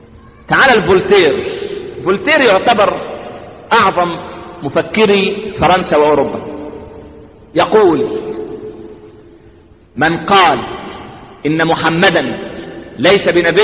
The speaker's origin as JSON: {"language": "Arabic", "country": "Egypt", "said": "وإحنا كمصريين دي الفطرة بتاعتنا."}